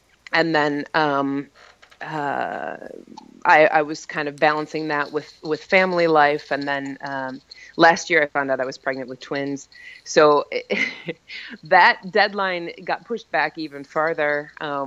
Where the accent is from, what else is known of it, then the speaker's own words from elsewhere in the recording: Flint, Michigan, United States; friends of mine from my hometown in Flint, Michigan, also played on it